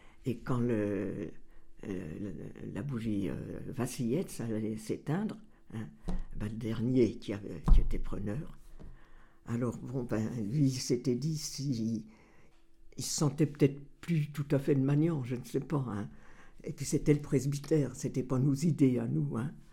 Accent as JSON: {"language": "French", "town": "Vincennes", "region": "Île-de-France", "country": "France", "tie": "born there", "said": "Moi, je suis né à Vincennes le 27 avril 1925"}